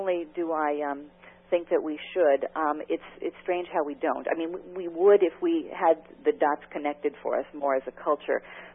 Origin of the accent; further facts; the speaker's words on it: California, United States; as many droughts as I had growing up in California